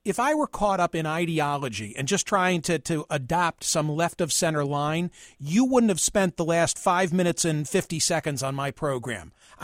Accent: Pennsylvania, United States; especially in the federal courts in my home state of Pennsylvania

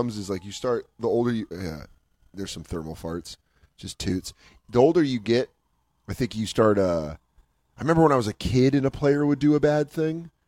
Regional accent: Oakland, California, United States; I grew up in Oakland in the 60s.

